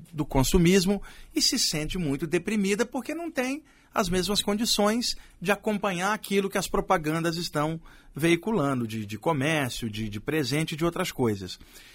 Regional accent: Maranhão, Brazil; lá no Maranhão, na minha terra natal

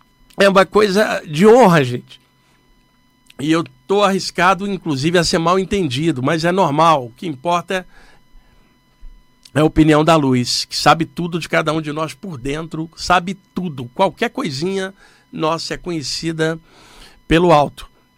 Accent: Rio de Janeiro, Brazil; Não, eu vim da Baixada Fluminense, no Rio de Janeiro. É da onde eu vim

